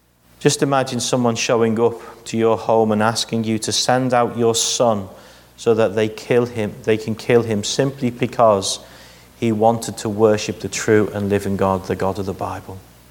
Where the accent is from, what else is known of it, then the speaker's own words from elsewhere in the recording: Liverpool, North West England, United Kingdom; I come from Liverpool, the capital island of Ireland, as you know. There are more Catholic churches in my city than anything.